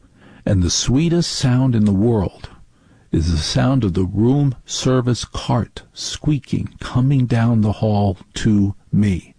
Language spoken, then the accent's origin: English; New Jersey, United States; I grew up in North Jersey.